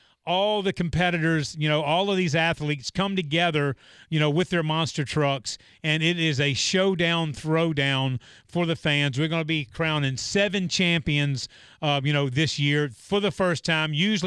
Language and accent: English; North Carolina, United States; Yes. North Carolina, yeah.